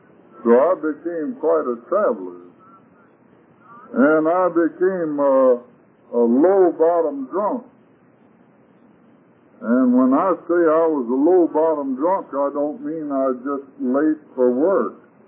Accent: Little Rock, Arkansas, United States; also born or lived in Hot Springs; And Arkansas is my home. I was born over in Garland County, Arkansas, in Hot Springs, and I was raised in Little Rock, North Little Rock, and I acted in such a way it was necessary for me to leave home.

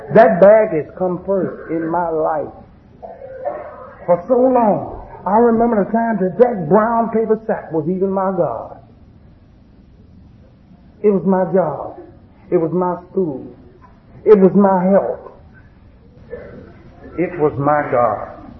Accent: Atlanta, Georgia, United States; I was from Atlanta.

